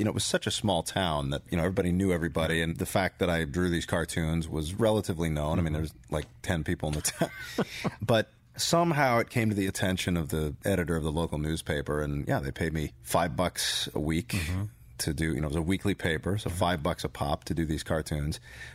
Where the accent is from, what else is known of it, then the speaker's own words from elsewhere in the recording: Kent, Connecticut, United States; born there; I was born in Kent, Connecticut, and my father was a teacher, and my mother was in college guidance.